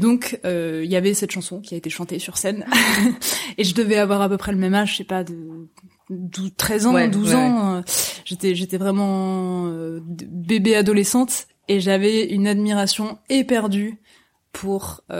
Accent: Rezé, Pays de la Loire, France; moved away as an adult; now in Paris, France; moi je viens de l'ouest de la France, une petite ville qui s'appelle Rezé, qui est pas loin de Nantes. Et avant d'arriver à Paris à 18 ans, j'étais venue une seule fois à Paris à 11 ans

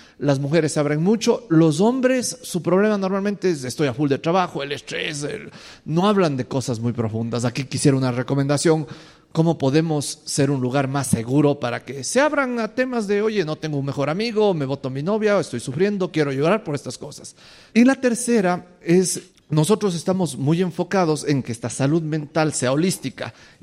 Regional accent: Ecuador; de Ecuador.

